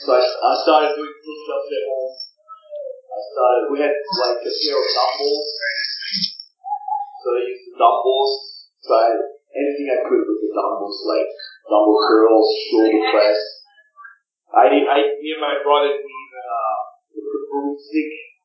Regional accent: Austria; I was born in Austria, born and raised in Austria. My parents were living in Austria, but they were immigrants originally from Serbia, and my mom's side was Hungarian. So I was growing up in Austria with my twin

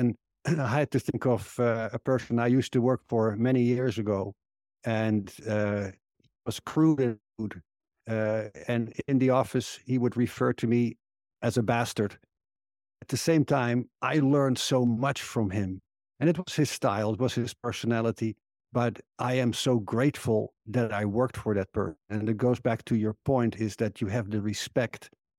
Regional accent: United States; yes, I'm American, and I would say proud to be American.

